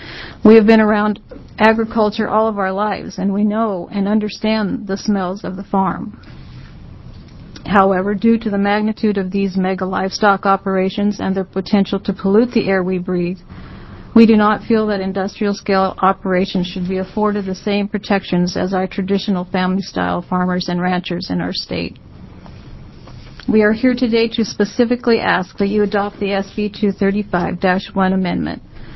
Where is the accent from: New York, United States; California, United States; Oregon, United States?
Oregon, United States; Ione; I'm from Ione, Oregon.